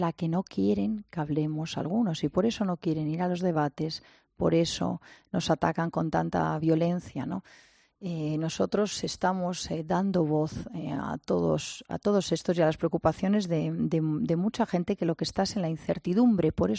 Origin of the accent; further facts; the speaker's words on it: Spain; yo soy española, de cuna y de educación, pero tengo nacionalidad cubana también.